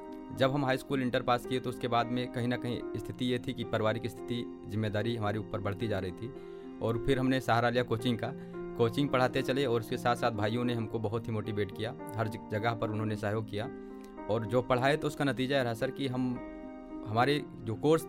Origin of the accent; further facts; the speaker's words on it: Gonda, Uttar Pradesh, India; मैं गोंडा का रहने वाला हूँ और वहीं वजीरगंज ब्लॉक के पास एक गाँव है अशोक पुटिकिया। एक किसान परिवार में मैं जन्म लिया।